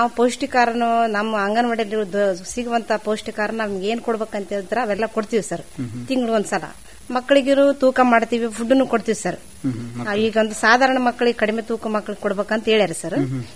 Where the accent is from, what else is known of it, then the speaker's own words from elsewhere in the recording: Manjarla, Karnataka, India; ನಾವು ಮಂಜರ್ಲ ಗ್ರಾಮ.